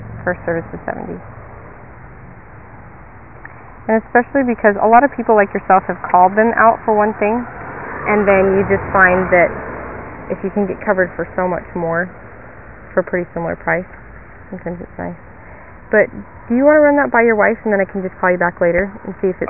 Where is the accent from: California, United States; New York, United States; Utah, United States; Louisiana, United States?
Utah, United States; now in Jackson, United States; Well, I'm from Utah, but out of Jackson right now.